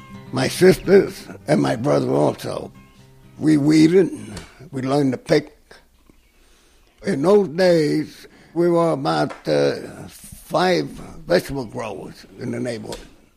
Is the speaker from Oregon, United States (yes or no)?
no; Bronx, New York, United States; I was born on Paulding Avenue in the Bronx, off of Gun Hill Road, 1928. We farmed about 18 acres of land.